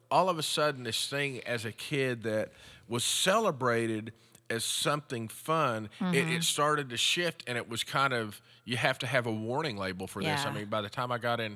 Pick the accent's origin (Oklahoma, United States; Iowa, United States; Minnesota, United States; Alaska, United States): Oklahoma, United States; Frederick; I think most people here at St. Andrews know that I grew up in Frederick, Oklahoma, down in the southwest part of the state.